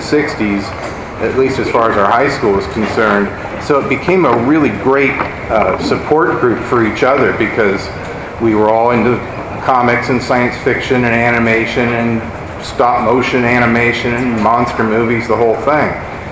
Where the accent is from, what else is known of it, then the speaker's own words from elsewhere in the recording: San Diego, California, United States; I went to Crawford High School here in San Diego. I grew up in San Diego. I was a Navy brat.